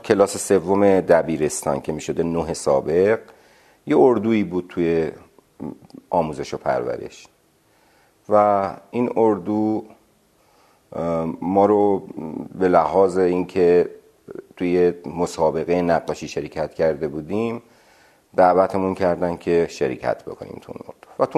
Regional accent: Tehran, Tehran Province, Iran; also born or lived in Abadan; من 58 سالم الان و موقعی که ما مهاجرت کردیم از آبادان و آمدیم تهران من 6 سالم بود.

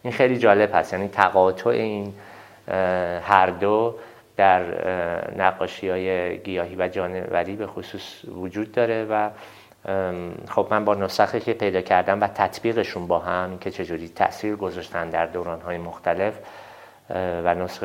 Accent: Shiraz, Fars, Iran; born there; من بارها باز به زادگاهم شیراز بازگشت کردم

